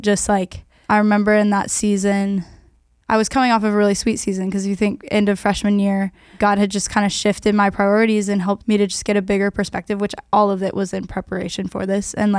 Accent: Austin, Texas, United States; you know, we grew up in Austin.

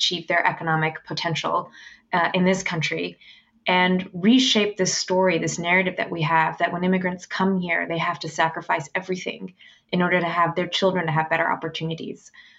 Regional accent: Houston, Texas, United States; And we were raised up in Houston, Texas, and we were the quintessential version of poverty.

